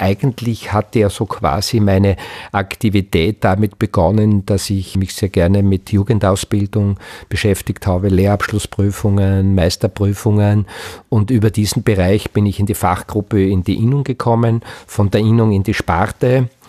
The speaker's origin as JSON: {"language": "German", "town": "Knittelfeld", "region": "Styria", "country": "Austria", "tie": "born or raised there", "said": "ich bin fast geboren in Knittelfeld, also kurz vorort von Knittelfeld, lebe mein ganzes Leben mit Unterbrechungen, Schulausbildung, auch beruflich, mehr oder weniger in Knittelfeld. Ich lebe gern dort, das sind auch meine Wurzeln."}